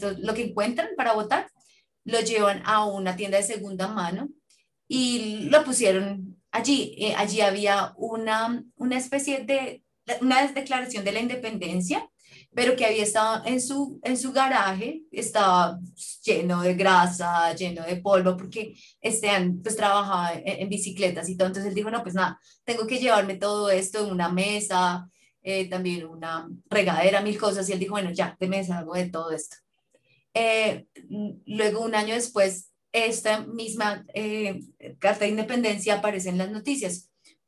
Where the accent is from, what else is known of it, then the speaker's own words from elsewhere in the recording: United States; now in Colombia; en mi país, en Estados Unidos